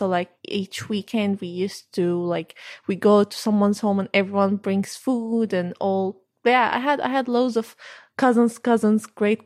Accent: Damascus, Damascus Governorate, Syria; I'm from Damascus, Syria, the capital, and I grew up there. And the neighborhood which we used to live at was filled of family members.

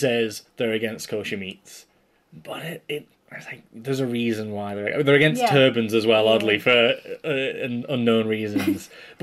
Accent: United Kingdom; I think it's the nature of being British and drinking tea.

